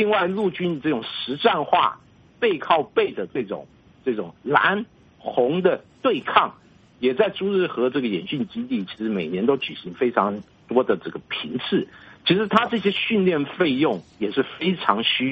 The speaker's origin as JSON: {"language": "Chinese", "country": "Taiwan", "said": "当然我本身是来自台湾，可能就台湾的感受来讲可能与区域的感受又有一点不一样"}